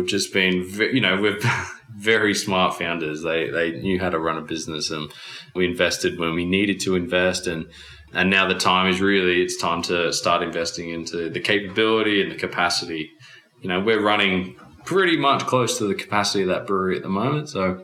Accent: Byron Bay, New South Wales, Australia; born and raised in Byron Bay. We are so dedicated to our region. We're never going to leave.

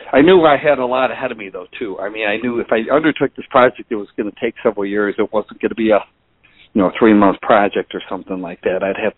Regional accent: Joliet, Illinois, United States; also born or lived in Nebraska / Wisconsin; And then 4 years ago, Dan, is when I returned back to Joliet, my hometown, to work as a reporter and editor for the Joliet Patch

